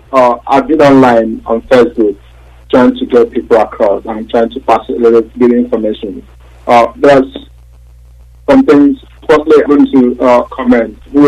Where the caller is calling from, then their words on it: Spain; calling from Spain.